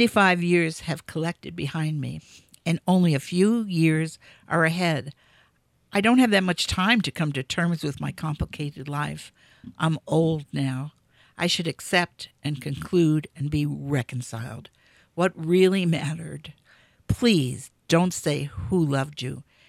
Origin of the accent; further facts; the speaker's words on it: Manhattan, New York, United States; also born or lived in Chicago, United States; I was born in Chicago, and I was brought up in Manhattan.